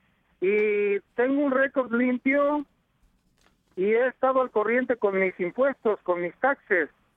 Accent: Mexico; Mexicano.

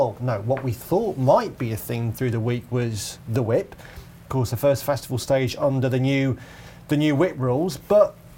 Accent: United Kingdom; I'm a British person.

